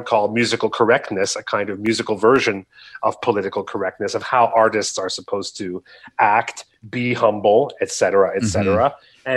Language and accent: English; Canada; no, I'm Canadian with a very boring name